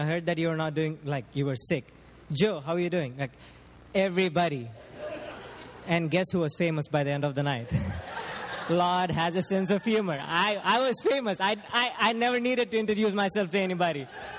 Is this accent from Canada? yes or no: no; India; In India, fishing is a livelihood.